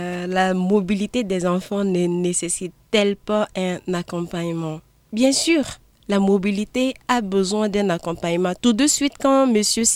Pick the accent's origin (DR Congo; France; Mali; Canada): Mali; c'est vraiment une réalité endémique de chez nous au Mali et bien sûr en Afrique de l'Ouest, mais plus particulièrement au Mali.